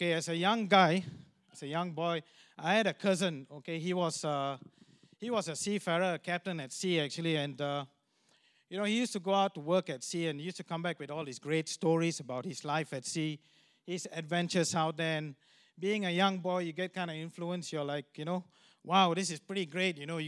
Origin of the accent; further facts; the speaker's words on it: Malaysia; moved away; Sheila and I, we're originally from Malaysia. So we grew up there